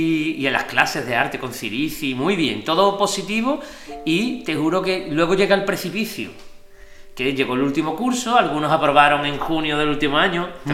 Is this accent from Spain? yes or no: yes; Andalusia, Spain; Yo vengo del barrio del Pópulo, barrio humilde donde los hayan casi, si no el que más.